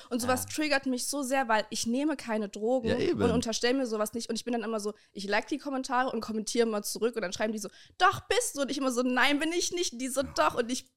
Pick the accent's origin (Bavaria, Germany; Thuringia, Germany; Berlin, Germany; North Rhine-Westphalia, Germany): Thuringia, Germany; Gera; Also ich komme ursprünglich aus Gera. Okay, ich komme gar nicht aus Erfurt. Ich habe in Erfurt nur gewohnt, weil ich dort studiert habe.